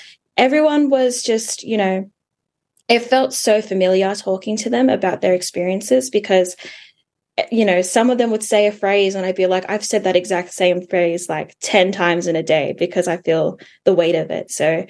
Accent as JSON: {"language": "English", "country": "Australia", "tie": "born or raised there", "said": "despite being Samoan, we're culturally different. Like, we grew up in Australia, they grew up in Samoa, they're from Samoa, we're from Australia"}